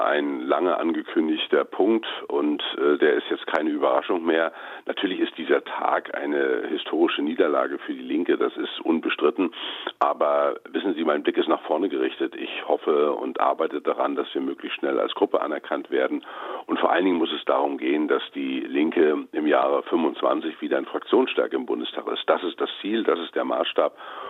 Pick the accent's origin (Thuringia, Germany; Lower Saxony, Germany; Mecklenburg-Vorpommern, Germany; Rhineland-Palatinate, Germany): Mecklenburg-Vorpommern, Germany; Schauen Sie, in meinem Heimatland regiert erfolgreich in Mecklenburg-Vorpommern eine rot-rote Koalition.